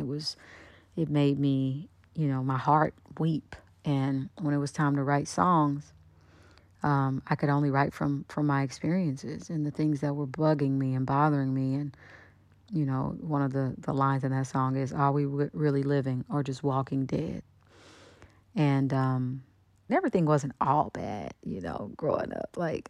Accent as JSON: {"language": "English", "town": "Kansas City", "region": "Kansas", "country": "United States", "said": "And I'm from Wyandotte County, Kansas City, Kansas, and Kansas City, Missouri is like 5 minutes away."}